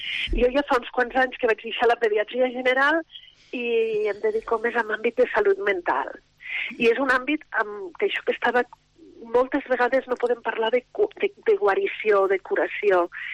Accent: Lleida, Catalonia, Spain; I com a lleidatana, per mi és un orgull poder-ho fer aquest any.

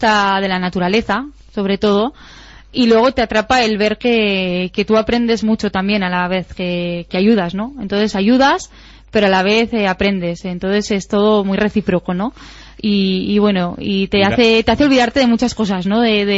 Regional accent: Spain; siendo española y siendo blanca, tan blanquita

